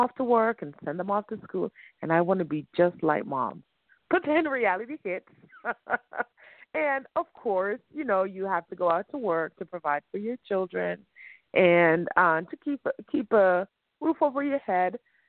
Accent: Jamaica; just growing up in Jamaica, playing, it's a big campground anyway, just playing outside and being with all my siblings

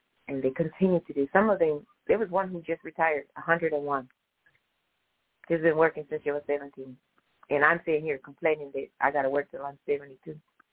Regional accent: California, United States; I said, I'm from the Bay Area. These ones know me.

